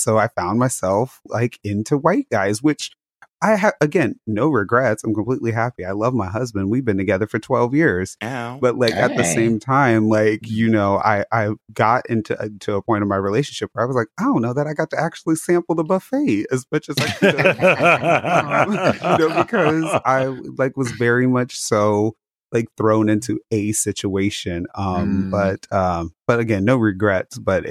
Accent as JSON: {"language": "English", "town": "Las Vegas", "region": "Nevada", "country": "United States", "tie": "born or raised there", "said": "I grew up in Las Vegas and then went to college in Reno, which is like 98% white"}